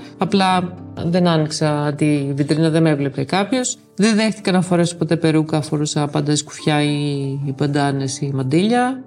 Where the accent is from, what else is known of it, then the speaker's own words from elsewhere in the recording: Kalambaka, Thessaly, Greece; σας παρακαλώ, είμαι από την Καλαμπάκα